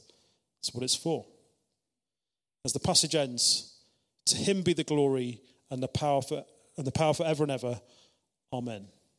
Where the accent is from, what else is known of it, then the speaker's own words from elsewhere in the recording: United Kingdom; being British